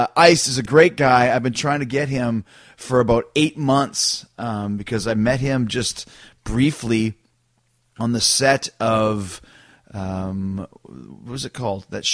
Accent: Canada; growing up in Canada

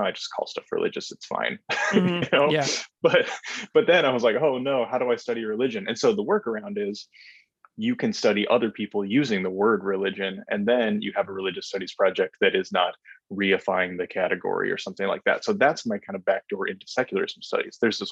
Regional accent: North Dakota, United States; Yeah, I am from North Dakota, or I went to high school there at least. And so I also went to college there at the University of North Dakota.

